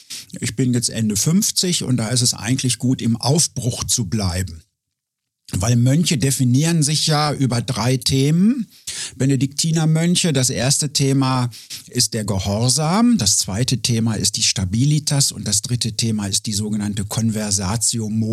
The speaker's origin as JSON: {"language": "German", "town": "Hildesheim", "region": "Lower Saxony", "country": "Germany", "tie": "born there", "lives_now": "Hannover, Germany", "said": "Weil ich bin in Hildesheim geboren, das ist 30 Kilometer von Hannover"}